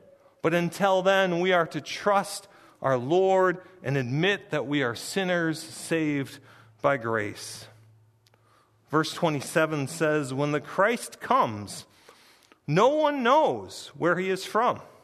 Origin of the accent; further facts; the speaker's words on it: Granville, Michigan, United States; But I probably would tell you Plainwell. I probably wouldn't tell you that I grew up in Granville.